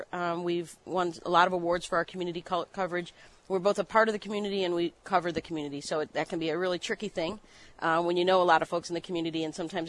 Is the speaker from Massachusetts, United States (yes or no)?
no; Chicago, Illinois, United States; I'm a Chicagoan, born and bred, but I went away for school.